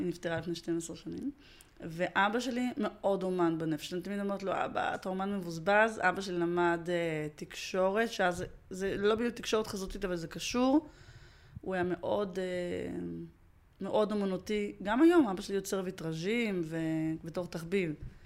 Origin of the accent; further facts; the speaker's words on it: Riga, Latvia; now in Israel; נולדתי בריגה, בלטביה, ו... אז זה היה עוד חלק מברית המועצות